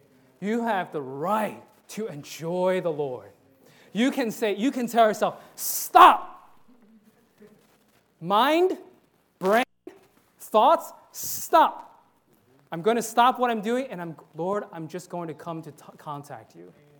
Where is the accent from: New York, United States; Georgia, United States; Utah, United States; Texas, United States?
New York, United States; New York City; You know, for example, I'm from New York City